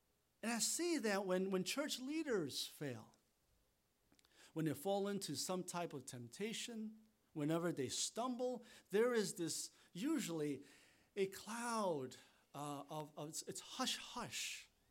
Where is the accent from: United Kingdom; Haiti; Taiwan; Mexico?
Taiwan; now in New York City, United States; growing up in Taiwan as a kid, and as a toddler, going to kindergarten